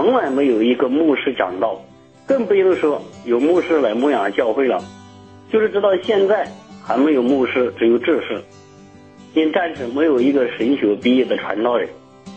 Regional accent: Anhui, China; 我是来自安徽的师弟兄

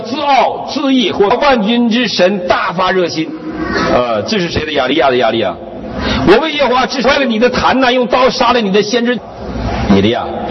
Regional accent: Northeast China, China; 我们东北人呢，吃早餐是全每一天是最正的正餐。

